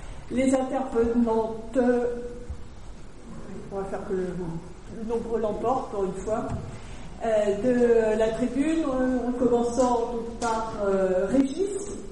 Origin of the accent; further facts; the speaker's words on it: Rouen, Normandy, France; de Rouen aussi.